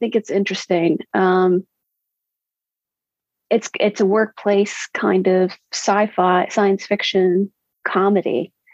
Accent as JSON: {"language": "English", "region": "California", "country": "United States", "tie": "born or raised there", "said": "I grew up in California. We don't talk about the weather that much here."}